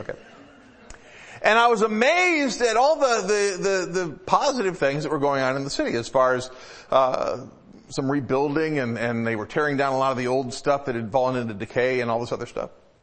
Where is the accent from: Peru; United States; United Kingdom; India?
United States; Detroit, Michigan; I grew up in the Metro Detroit area, close enough so I could, far enough out of the city so I could be safe, but close enough so I could go to a Tiger ball game if I wanted to.